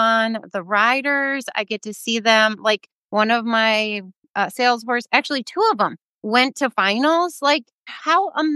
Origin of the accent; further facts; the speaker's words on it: Oregon, Wisconsin, United States; from Oregon, Wisconsin